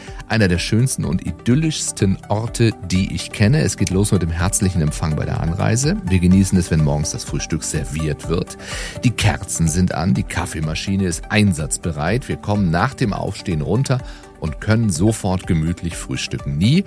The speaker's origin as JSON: {"language": "German", "town": "Baden-Baden", "region": "Baden-Württemberg", "country": "Germany", "tie": "born or raised there", "said": "in Baden-Baden, wo ich groß geworden bin."}